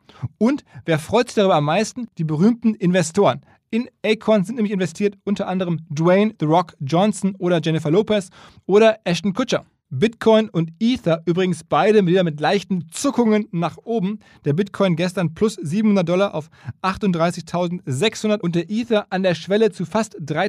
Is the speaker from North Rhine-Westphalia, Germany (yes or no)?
yes; Essen, North Rhine-Westphalia, Germany; die Firma Evonik, ein Spezialchemiehersteller mittlerweile aus Essen, aus meiner Heimatstadt. Ich habe früher, als sie noch Ruhrkohle AG hießen, dort mal ein Praktikum gemacht.